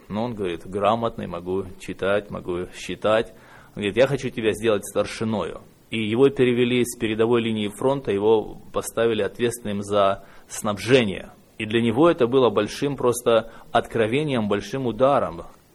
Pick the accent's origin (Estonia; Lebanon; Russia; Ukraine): Estonia; Narva, Ida-Viru County; Я родился в Эстонии, в небезызвестном городе Нарва, там, где образовалась Красная Армия под Нарвой и Псковом. А прожил, в общем-то, там большую часть своей жизни, за исключением пару лет, когда был на Дальнем Востоке